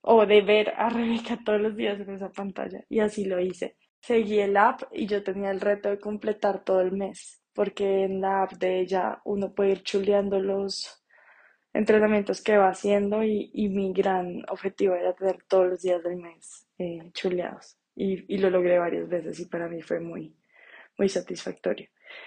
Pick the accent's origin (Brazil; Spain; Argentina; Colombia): Colombia; sabe que soy colombiana, que tengo 2 hijos